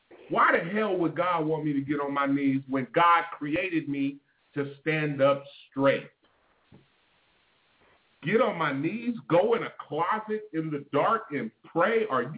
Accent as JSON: {"language": "English", "region": "California", "country": "United States", "said": "Oh, trust me, I'm from Northern California."}